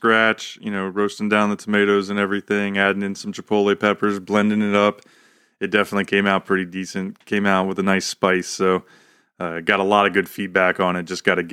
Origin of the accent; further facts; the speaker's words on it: Maryland, United States; us growing up in Maryland, we really weren't that far from Pennsylvania